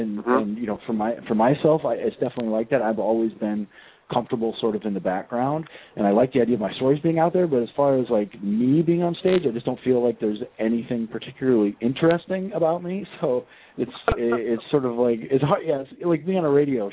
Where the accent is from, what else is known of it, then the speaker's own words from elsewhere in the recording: Indiana, United States; now in Seattle, United States; So I was born and raised in Indiana, so it was definitely like a big switch for me to move across country, and to now I'm living in Seattle